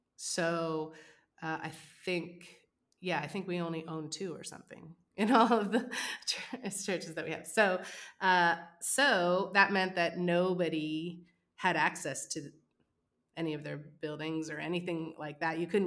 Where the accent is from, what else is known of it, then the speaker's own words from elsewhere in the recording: Hamilton, Ontario, Canada; like I'm from Hamilton